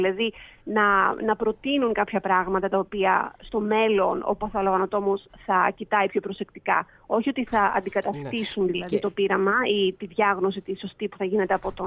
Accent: Corfu, Ionian Islands, Greece; moved away as an adult; now in Switzerland; γεννήθηκα και μεγάλωσα στην Κέρκυρα. Σπούδασα στην Πάτρα

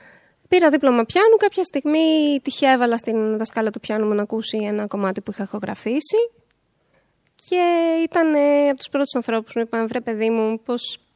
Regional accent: Edessa, Central Macedonia, Greece; Η Έδεσα είναι ένα πάρα πολύ μικρό μέρος, μικρή έτσι κομμόπολη.

